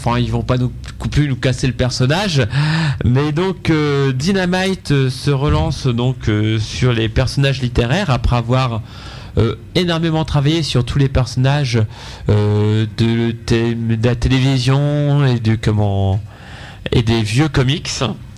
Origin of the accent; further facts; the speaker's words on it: France; en tant que Français, on a surtout un souvenir